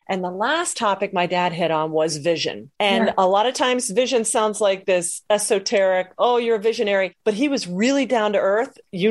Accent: Pennsylvania, United States; And I'm from Pennsylvania. So it's very much you know, work.

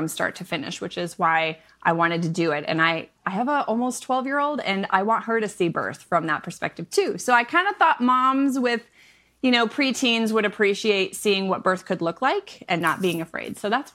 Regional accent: Michigan, United States; I am a Midwest mama of 7. I'm originally from Michigan, but I married a Southern man on the internet.

